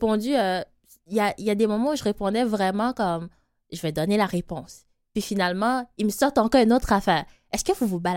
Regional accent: Côte d’Ivoire; ma ville natale où j'ai habité en Côte d'Ivoire, c'est la capitale. J'ai habité dans la capitale. Donc, c'est vraiment une métropole. Là, c'est grand.

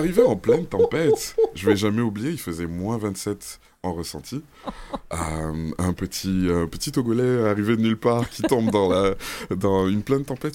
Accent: Senegal; Alors, je viens du Sénégal. J'ai grandi au Sénégal. Je suis en fait de nationalité togolaise. Mes deux parents sont togolais et je suis né et grandi au Sénégal. Puis, oui, je suis venu ici.

